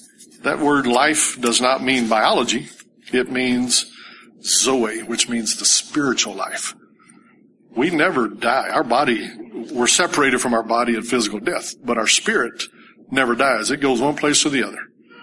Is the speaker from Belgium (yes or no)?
no; Bible Belt, United States; We grew up in the Bible Belt, and they believe in the Bible, and they believe in the belt.